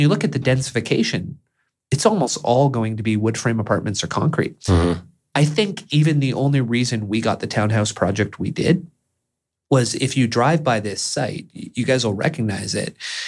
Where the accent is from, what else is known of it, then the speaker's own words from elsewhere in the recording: Mission, British Columbia, Canada; So I grew up in Mission, which, you know, so we could probably arguably. Relate.